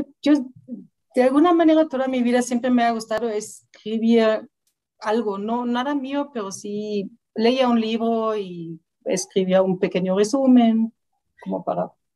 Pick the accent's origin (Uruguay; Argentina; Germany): Germany; Spanish is a second language; now in Mexico; ya desde que vivo en México, muchas veces pues me encuentro personas nuevas en mi vida, ¿no? Y me preguntan de qué parte de Alemania eres, ¿no? Y ya les platico, pues, ubicas la capital, más o menos a hora y media al sur de Berlín